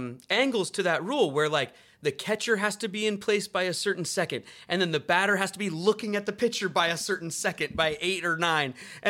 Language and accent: English; Denver, Colorado, United States; I grew up in Denver.